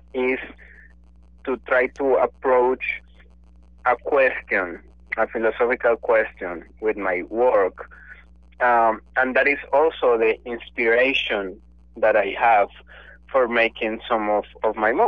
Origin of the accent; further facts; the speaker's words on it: Colombia; English is a second language; moved away as an adult; now in Los Angeles, United States; I am from Colombia, and I have a background in philosophy. I did a master's degree in philosophy in Colombia, and after that I came to Los Angeles because I wanted to pursue a career in filmmaking.